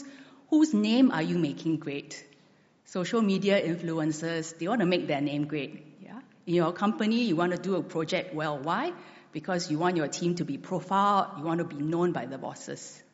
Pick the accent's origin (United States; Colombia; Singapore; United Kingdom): Singapore; We're Singaporean, we've been told this all our lives, meritocracy.